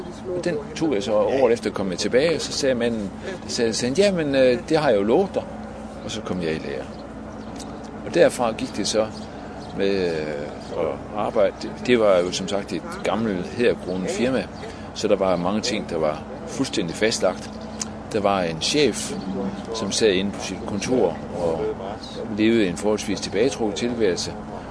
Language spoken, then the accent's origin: Danish; Aarhus, Central Denmark Region, Denmark; når jeg som dreng i Aarhus i 60'erne og begyndelsen af 70'erne sådan, havde tid til overskud